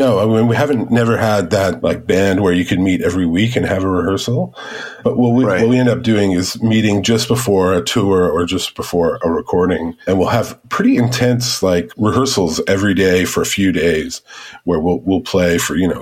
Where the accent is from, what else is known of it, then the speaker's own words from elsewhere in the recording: Edmonton, Alberta, Canada; now in Montreal, Canada; we grew up in Edmonton, Alberta, and my sister and brother are still there. Shannon and Jeremiah are still in Edmonton, as are our parents. And I live in Montreal.